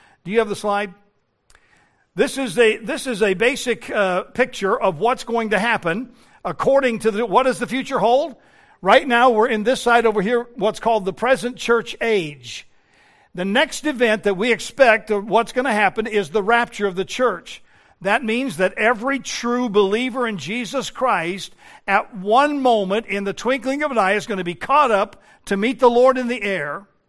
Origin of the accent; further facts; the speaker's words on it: Colorado, United States; Because I grew up in Colorado and the Rocky Mountains and went to a camp called Camp Idrahaji.